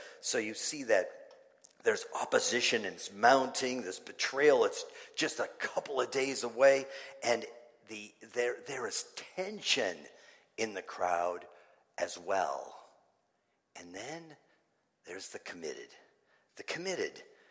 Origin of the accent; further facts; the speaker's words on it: Minneapolis, Minnesota, United States; I grew up in Minneapolis.